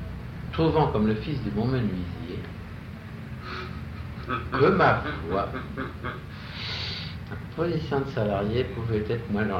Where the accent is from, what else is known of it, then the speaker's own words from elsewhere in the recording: Centre-Val de Loire, France; Parce que je suis d'Eure-et-Loire, je ne suis pas bien loin.